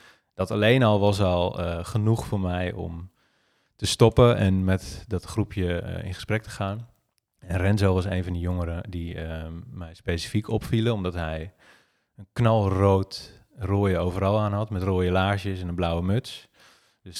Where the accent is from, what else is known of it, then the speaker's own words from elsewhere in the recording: IJssel valley, Netherlands; kustlijn in de IJsselvallei kan komen te liggen. Nou, dat is de regio waar ik woon, dat is de regio waar ik ben opgegroeid.